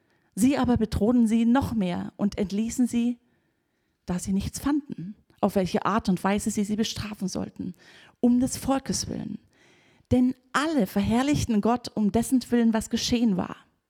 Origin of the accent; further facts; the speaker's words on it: Germany; ich empfinde auch immer, wir als Deutsche, wir geben uns sehr schnell mit dem zufrieden, was wir an Grenzen erleben